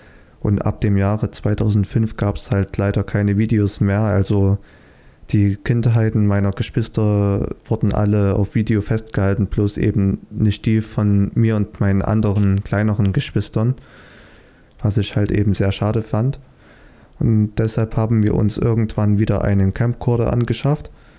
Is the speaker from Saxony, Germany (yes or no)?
yes; Saxony, Germany; accent: Saxon; ich bin 18 Jahre alt, Fotograf und Filmemacher, komme aus Sachsen. Hört man vielleicht etwas an meinem Akzent, nicht nur etwas, sondern vielleicht etwas stärker.